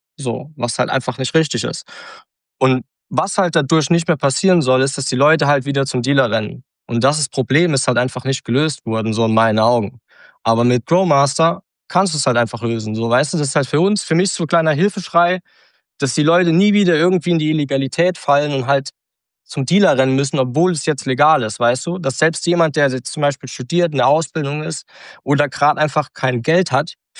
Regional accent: Saarland, Germany; ich bin eigentlich gebürtig aus dem Saarland

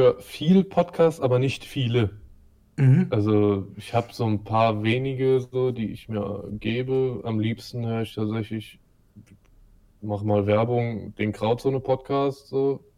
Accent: Germany; Und als Deutscher dürfen wir halt nicht deutsch sein.

